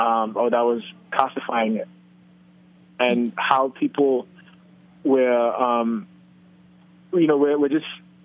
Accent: Nigeria; because my palate had been trained differently, being that I'm from Nigeria and that's the food that I had.

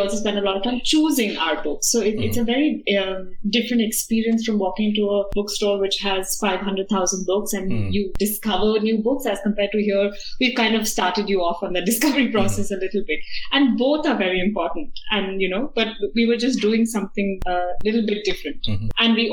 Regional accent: Mumbai, Maharashtra, India; moved away as an adult; I came from Bombay and I was amazed at not having to sweat all the time kind of weather.

